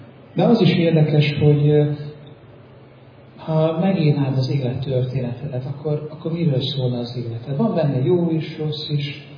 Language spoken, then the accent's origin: Hungarian; Szabolcs-Szatmár-Bereg, Hungary; én Szatmárban születtem, még keletebben, még kisebb helyen, itt a megmaradt magyarországi Csonka Szatmárban nőttem fel